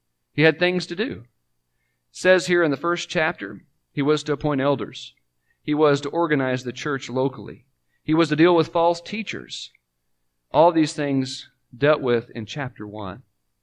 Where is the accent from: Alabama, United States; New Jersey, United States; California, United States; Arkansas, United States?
California, United States; growing up in California and being in a small congregation where there were 43 people on Sunday morning